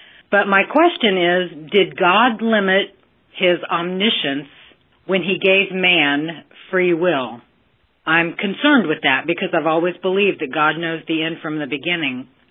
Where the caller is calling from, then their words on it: Minneapolis, Minnesota, United States; I'm from Minneapolis, Minnesota.